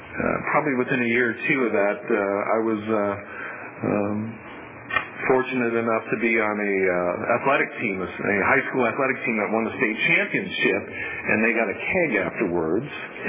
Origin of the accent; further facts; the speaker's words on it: Minnetonka, Minnesota, United States; But I grew up in Minnesota, and a western suburb of Minneapolis called Minnetonka. And I loved it there.